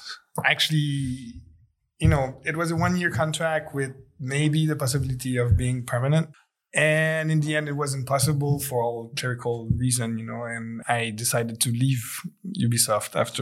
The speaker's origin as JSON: {"language": "English", "region": "Quebec", "country": "Canada", "lives_now": "Spain", "said": "I'm from Quebec, like the French part of Canada. Yeah, I'm actually moved here for work."}